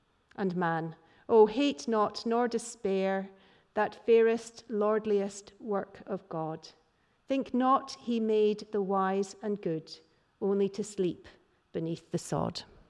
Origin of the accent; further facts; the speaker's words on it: Scotland, United Kingdom; what really talks to me about issues of spirituality in a way that is important to me as a Scot or as someone living in Scotland?